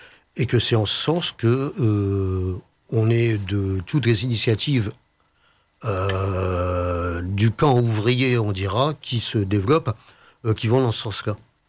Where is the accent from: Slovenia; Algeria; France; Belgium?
France; Boulogne-sur-Mer, Hauts-de-France; On est originaire de Boulogne-sur-Mer